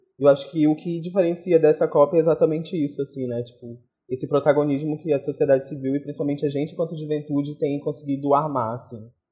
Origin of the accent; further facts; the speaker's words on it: Manaus, Amazonas, Brazil; sou uma ativista socioambiental, tenho 25 anos, sou de Manaus, Amazonas.